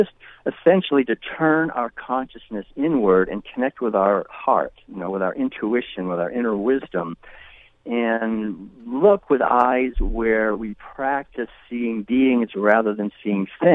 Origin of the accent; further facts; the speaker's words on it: New England, United States; Because I was raised in New England, actually, back in the 1950s, eating the usual meals, and I never questioned it because it was so pervasive.